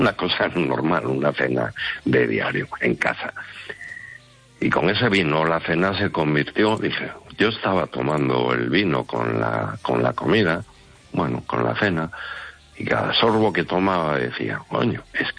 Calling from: Ferrol, Galicia, Spain; de Ferrol.

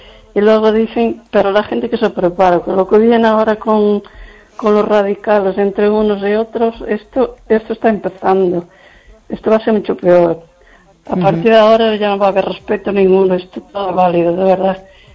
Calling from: Lugo, Galicia, Spain

